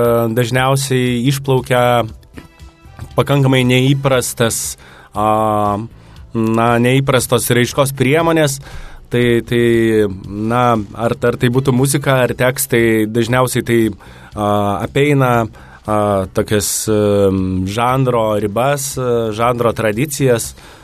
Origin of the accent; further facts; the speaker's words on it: Vilnius, Vilnius County, Lithuania; Na, aš esu grynas vilnietis, čia ir pragyvenau visą laiką, tai, na, kaip ir galėčiau tapatinti save su Vilnium